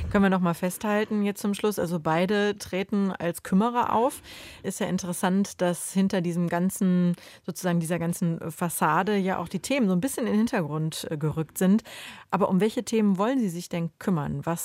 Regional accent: North Rhine-Westphalia, Germany; Jetzt komme ich natürlich aus NRW und bin auch keine 20 mehr.

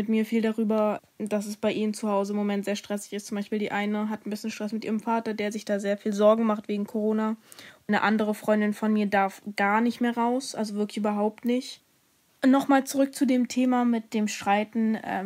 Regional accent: Berlin, Germany; Und wir kommen aus Berlin, Prenzlauer Berg.

